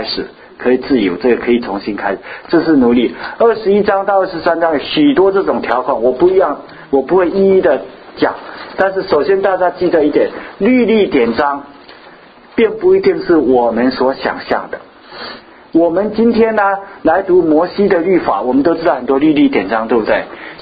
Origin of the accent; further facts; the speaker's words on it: China; 以前我们小时候在大陆看电影